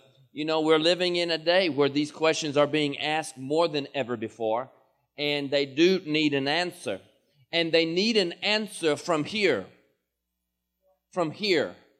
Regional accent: Kentucky, United States; I said, well, I don't read a lot. I'm from Kentucky.

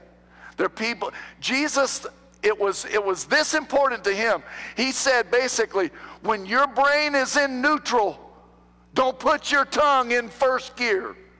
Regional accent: Virginia, United States; We were raised in Virginia.

